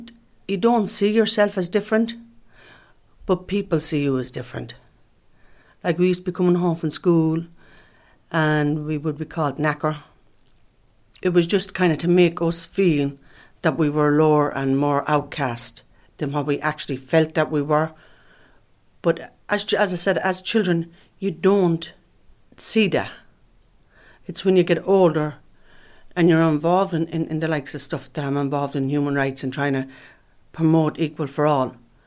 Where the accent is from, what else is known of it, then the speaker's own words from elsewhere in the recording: Ireland; I'm an Irish traveller woman. I'm 54 years of age.